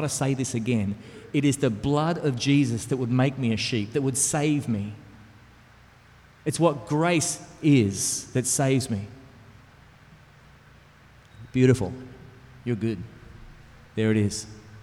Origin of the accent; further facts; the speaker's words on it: Australia; in the United States or in my home country of Australia